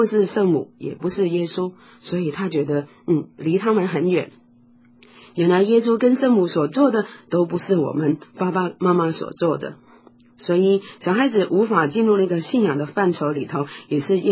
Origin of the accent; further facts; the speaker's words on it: China; 我们中国人说节哀顺变